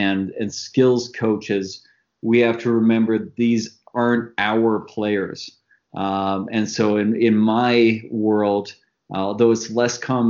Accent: Canada; I'm Canadian, and so like any good Canadian, I started off playing hockey.

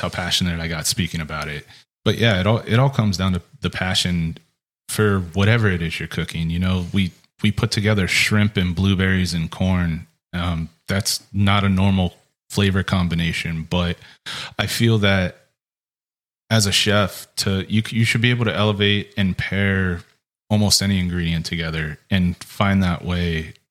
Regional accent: Ohio, United States; I'm a Midwest boy. I grew up in Ohio. I lived around corn farms the first 30 years of my life.

